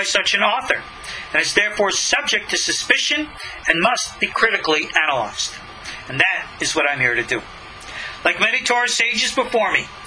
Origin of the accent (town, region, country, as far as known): New York, United States; born or raised there